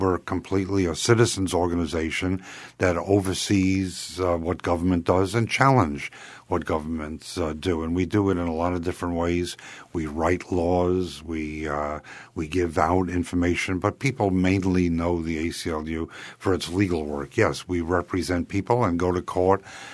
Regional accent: Michigan, United States; And I came from Michigan, which was the first jurisdiction in the entire English-speaking world to abolish the death penalty.

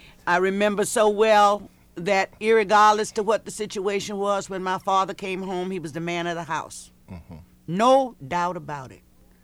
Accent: Virginia, United States; But growing up in Virginia, had its highs and lows.

